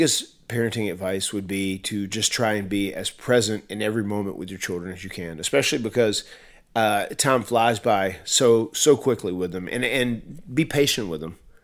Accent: North Carolina, United States; I'm from North Carolina and I'm an old country boy.

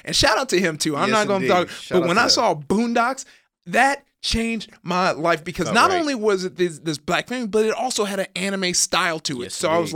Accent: Compton, California, United States; So I grew up in Compton and we're out there

